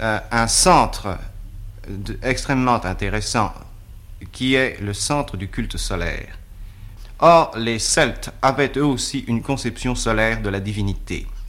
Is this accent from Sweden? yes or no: no; Brittany, France; C'est d'abord parce que je suis breton moi-même, et le problème des origines de la Bretagne m'a toujours passionné.